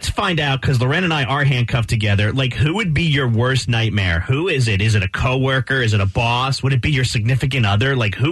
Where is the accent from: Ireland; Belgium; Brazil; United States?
Ireland; I'm Irish.